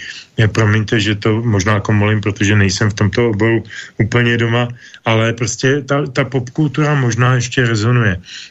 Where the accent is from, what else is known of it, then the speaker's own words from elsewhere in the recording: Bohemia, Czechia; jak se u nás v Čechách tvrdí